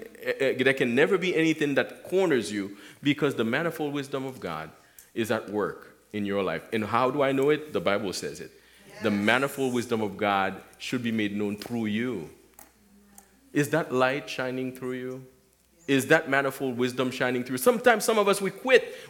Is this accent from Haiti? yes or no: yes; Haiti; You know, I used to live in Haiti. Oh, I grew up in Haiti.